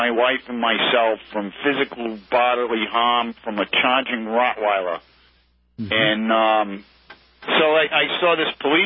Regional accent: United States; no, I'm an American.

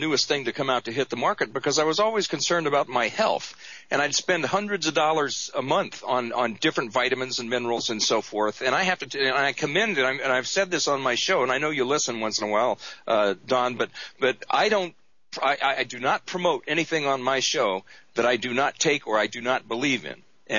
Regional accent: United States; I'm embarrassed to be an American, to have my name as an American tied to some of the atrocities that these people are doing.

